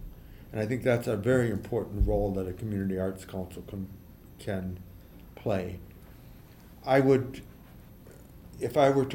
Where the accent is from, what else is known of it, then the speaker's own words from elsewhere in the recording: Neillsville, Wisconsin, United States; My hometown, Neillsville, has never had an arts life particularly.